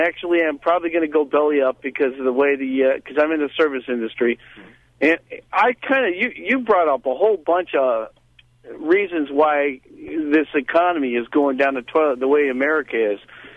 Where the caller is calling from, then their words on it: Elburn, Illinois, United States; I'm on the road in Elburn, Illinois.